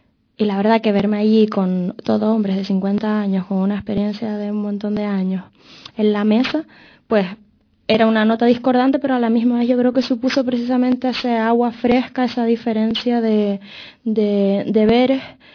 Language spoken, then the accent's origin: Spanish; Canary Islands, Spain; yo soy chiquitita, soy una mujer de Canarias, voy a ir al centro de Europa